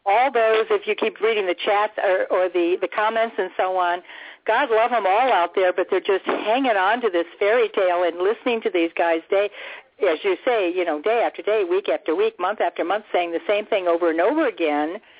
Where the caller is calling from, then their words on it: Tucson, Arizona, United States; in Tucson calling.